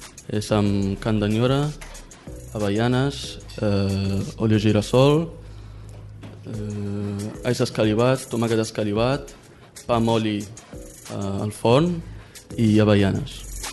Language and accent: Catalan; Palamós, Catalonia, Spain; Bé, jo soc de Palamós, el meu amic d'aquí de Palafrugell.